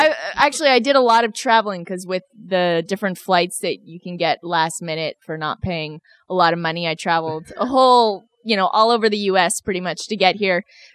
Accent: Canada; I'm Canadian.

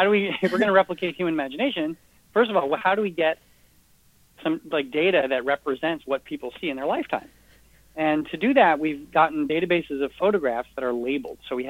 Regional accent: United States; now in Canada; So if I live in Canada and, you know, and I'm an American.

